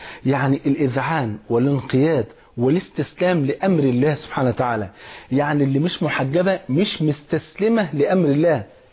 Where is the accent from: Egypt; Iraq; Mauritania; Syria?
Egypt; مش زي برنامج اللي كان معروف ومنتشر قوي في عندنا في مصر اسمه العالم يغني